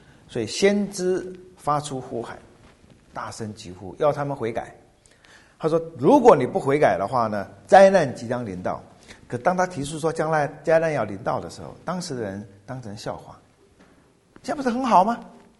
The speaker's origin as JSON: {"language": "Chinese", "country": "China"}